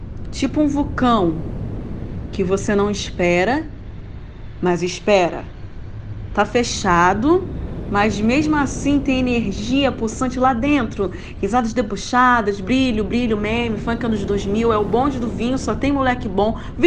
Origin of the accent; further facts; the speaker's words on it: Rio de Janeiro, Brazil; Eu sou de vários lugares, mas eu costumo dizer que eu sou cria de Bangu.